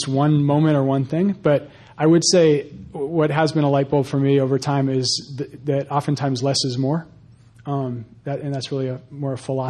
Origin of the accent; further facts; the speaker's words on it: Pasadena, California, United States; I'm a Californian, native Californian. I was born in Pasadena.